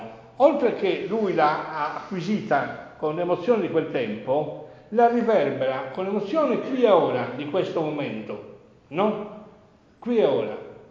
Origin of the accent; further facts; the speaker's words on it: Sassari, Sardinia, Italy; la mia famiglia non era certo sarda, però mi ritengo sassarese in tutto, ci sono nato e ho vissuto i primi anni della mia vita